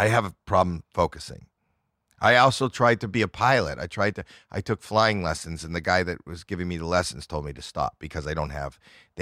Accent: Toronto, Ontario, Canada; I'm from Toronto, Canada, where it's very cold, not all year, but in the winter.

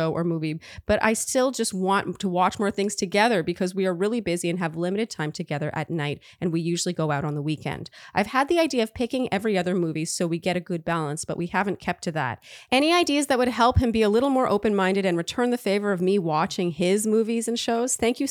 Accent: Idaho, United States; He's from Southern Utah and I'm from Southwest Idaho, both living in Northern Utah because school brought us here.

